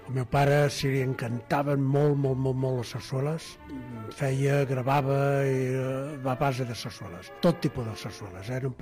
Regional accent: Barcelona, Catalonia, Spain; Com em vaig formar? Jo vivia a Barcelona, que jo soc de Barcelona tota la vida, vivia al carrer Enric Granados, i era un xavalet, devia tindre 6-7 anys

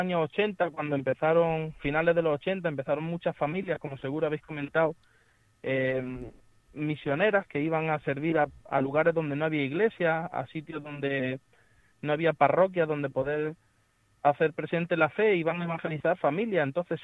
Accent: Pozoblanco, Andalusia, Spain; now in Burgos, Spain; Pues yo soy de Pozo Blanco y empecé en el seminario en Córdoba.

